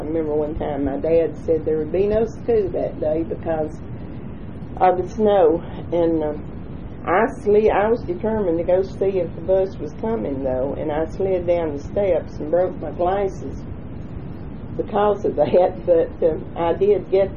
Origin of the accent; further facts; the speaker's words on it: United States; I was born in Cherokee County and have lived here most of my life. Well, I would say all my life, even though I taught in another state. And I was born a typical farm girl in 1931